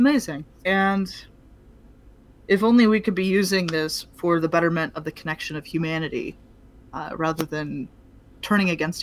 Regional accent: United States; You know, speaking as an American, the way that South African politics are represented is grossly and terribly misrepresented

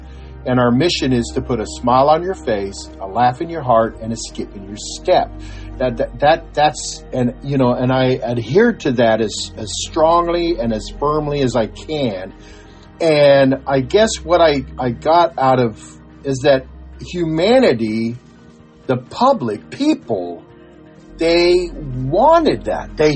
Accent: Tucson, Arizona, United States; because I was raised in Tucson. I was raised around the Hispanic, the Mexican culture.

